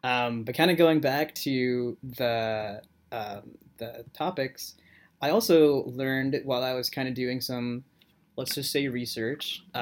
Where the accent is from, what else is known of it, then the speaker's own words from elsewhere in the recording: Arizona, United States; growing up, I grew up in Arizona, and our neighbor's dog, who I never grew up with a pet myself